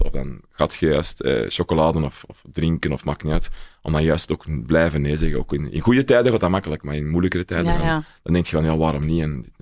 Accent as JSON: {"language": "Dutch", "town": "Ekeren", "region": "Antwerp", "country": "Belgium", "said": "Ik kom ook echt van Ekeren zelf"}